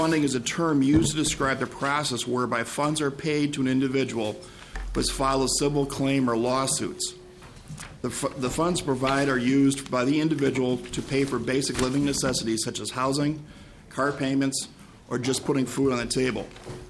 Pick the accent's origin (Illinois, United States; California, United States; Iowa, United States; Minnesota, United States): Minnesota, United States; Brooklyn Center; Happy to be back here today in Minnesota, and in fact, I grew up in Brooklyn Center.